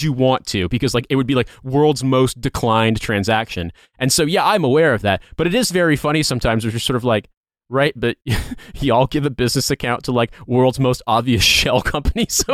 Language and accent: English; Midwest, United States; not in the pejorative sense of like how we grew up in the Midwest